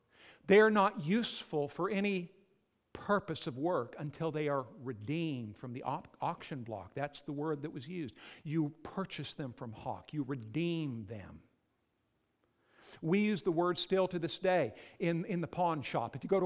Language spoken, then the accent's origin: English; Whitefish, Montana, United States; moved away as an adult; I grew up in Whitefish, Montana. My wife grew up in Bakersfield, California. We moved to Texas to go to seminary.